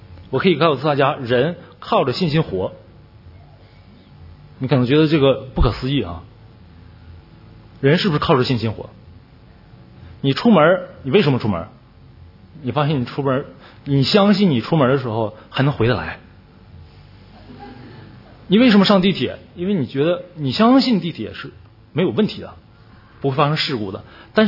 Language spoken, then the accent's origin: Chinese; China; 因为作为中国人，作为大陆人，我们已经受到的教育就是这样，无神论的教育，唯物主义的教育